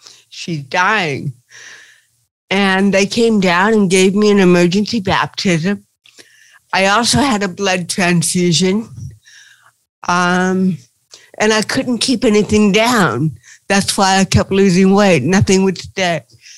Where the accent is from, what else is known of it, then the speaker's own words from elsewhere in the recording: Buffalo, New York, United States; born there; Well, I was born in Buffalo, New York.